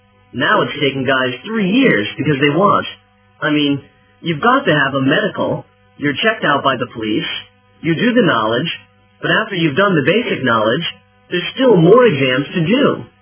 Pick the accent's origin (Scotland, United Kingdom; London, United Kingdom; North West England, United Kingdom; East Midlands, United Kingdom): London, United Kingdom; A few people think I'm still a country boy because I've still got that accent in me. I haven't really got a typical London Cockney accent, but I see myself as a Londoner, definitely now, because I've been up here a lot longer.